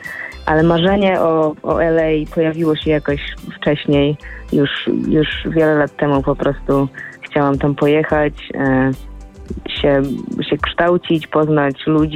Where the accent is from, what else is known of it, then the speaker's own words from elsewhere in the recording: Warsaw, Masovian Voivodeship, Poland; Ja jestem z Warszawy